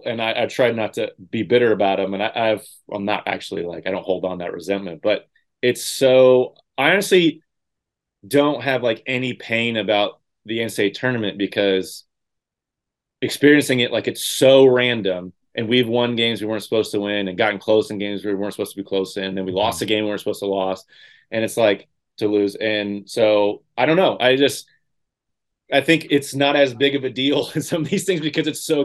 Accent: Indiana, United States; but I know growing up in Indiana, that is like the case in all walks of life.

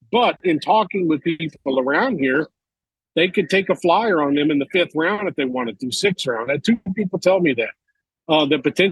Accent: Mobile, Alabama, United States; But was not expecting to come down to my hometown of Mobile and it being 75 degrees outside.

